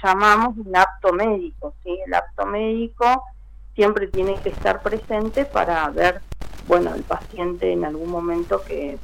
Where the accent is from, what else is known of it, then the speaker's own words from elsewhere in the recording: Zapala, Neuquén, Argentina; Yo soy de Zapala